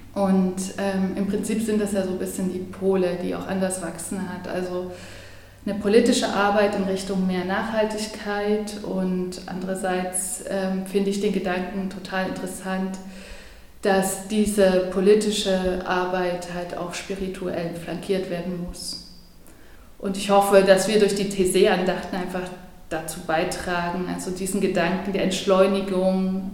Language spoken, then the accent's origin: German; Dresden, Saxony, Germany; Ich bin ursprünglich aus Dresden und war dann aber ganz lange weg, zwischen 2000 und 2016.